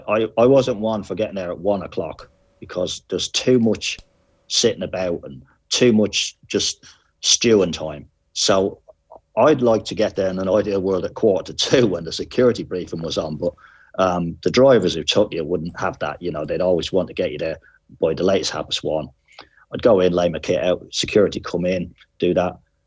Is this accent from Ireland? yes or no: yes; Ireland; It's how I was brought up in Ireland.